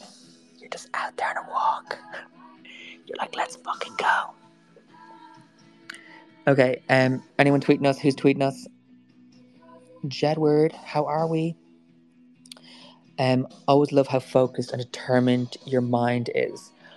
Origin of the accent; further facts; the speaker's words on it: Ireland; we've never had any of this help as Irish artists or like being acknowledged by different cliques.